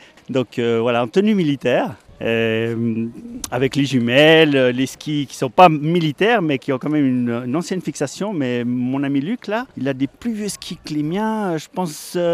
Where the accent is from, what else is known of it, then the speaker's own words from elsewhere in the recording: Satigny, Geneva, Switzerland; je suis de Satigny. Alors pour ceux qui ne savent pas, c'est la plus grande commune de Suisse viticole.